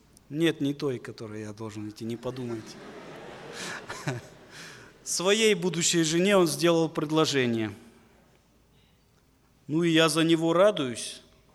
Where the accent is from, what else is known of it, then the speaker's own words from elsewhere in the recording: Beslan, North Ossetia–Alania, Russia; born there; А я вообще родился в городе Беслане. Это мой родной город.